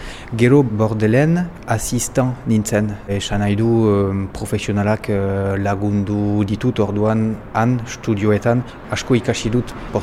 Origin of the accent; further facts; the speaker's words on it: Boucau, Nouvelle-Aquitaine, France; 42 urte ditut eta Bokalekoa naiz, Baionan ondoan.